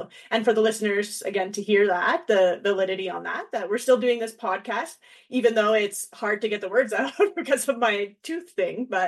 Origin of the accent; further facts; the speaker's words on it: Canada; It is not just because I'm Canadian.